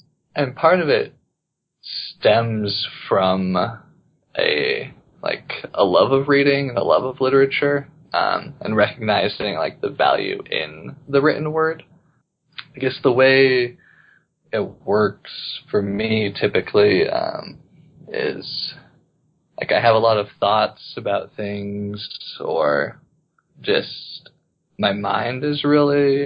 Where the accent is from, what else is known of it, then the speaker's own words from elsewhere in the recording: Idaho Falls, Idaho, United States; So I grew up mostly in Idaho Falls, Idaho. Raised in the church, active whole life, basically.